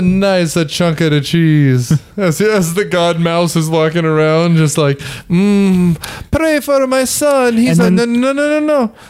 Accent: Midwest, United States; accent: Midwest; Some people don't speak English, and they love my Midwest accent.

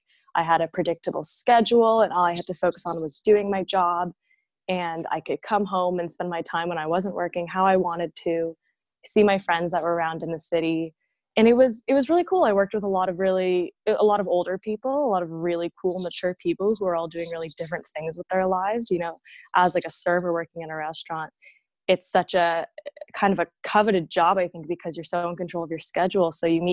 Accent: Toronto, Ontario, Canada; So I'm from Toronto. I grew up here. I went to high school in the West End.

